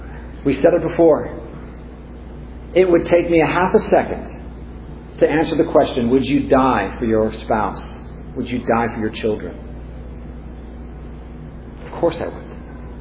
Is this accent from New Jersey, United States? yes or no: no; California, United States; Now, I'm from California. I don't get excited about trucks, okay?